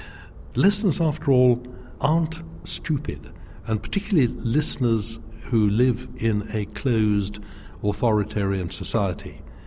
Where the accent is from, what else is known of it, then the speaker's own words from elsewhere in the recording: United Kingdom; I'm British and British and British